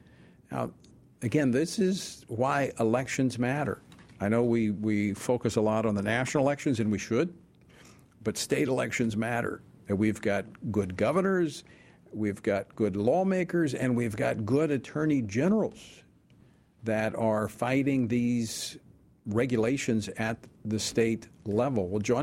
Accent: Louisiana, United States; officials in my home state of Louisiana announced that they have filed a lawsuit

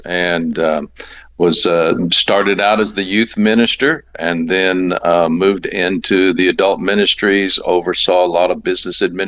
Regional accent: Springfield, Missouri, United States; also born or lived in Savannah, Georgia / Anchorage, Alaska; No, I'm not Alaskan. I was born in Savannah, Georgia, raised in Springfield, Missouri, and spent 43 and a half years in Anchorage, Alaska

